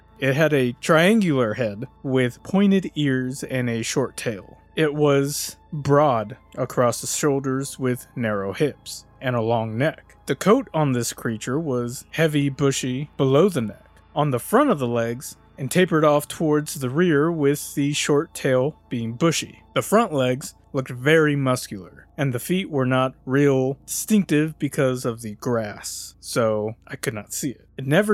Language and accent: English; Texas, United States; moved away as an adult; also born or lived in California; I grew up in Texas and have deer hunted all over the state when I was younger. I moved to California for 17 years and lived adjacent to the National Forest